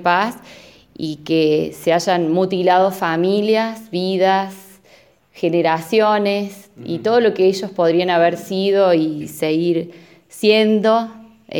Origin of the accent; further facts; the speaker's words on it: Argentina; Nosotros somos argentinos, igual que el resto que profesamos la religión judía, simplemente eso.